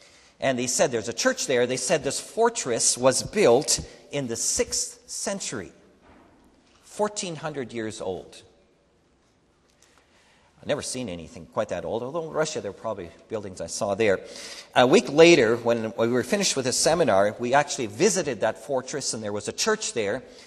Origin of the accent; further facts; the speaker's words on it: Saskatchewan, Canada; also born or lived in McGregor, Manitoba; I'm born in McGregor, just west of here, and we lived in Manitoba here for my first 9 years, and then we moved to Saskatchewan.